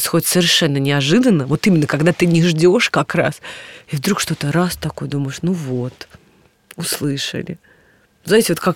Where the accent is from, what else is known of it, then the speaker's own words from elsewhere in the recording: Moscow, Russia; born there; хотя я родилась в Москве